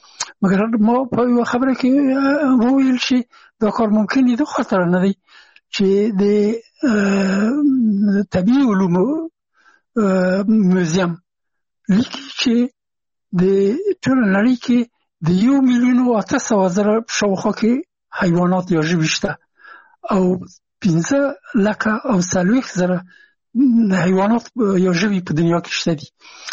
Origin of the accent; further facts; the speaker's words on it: Afghanistan; یو افغان هغو هغه زه نه پېژندلم چې زه هم افغان یم او ما ته یې نه پېژنده چې افغان یم.